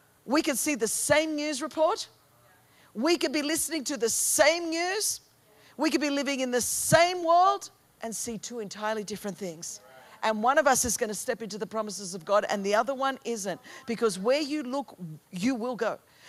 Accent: California, United States; Now, you're from Utah, so people are normal, but I'm from California, and everyone is cray-cray.

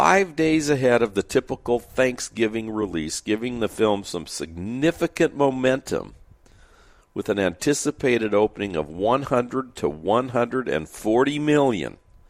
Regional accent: San Diego, California, United States; You know, I grew up in San Diego very close to a drive-in theater.

